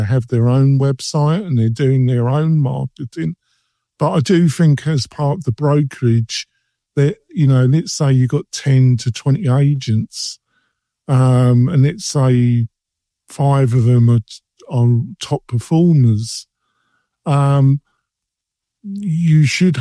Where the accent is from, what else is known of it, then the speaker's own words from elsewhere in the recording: England, United Kingdom; I'm English.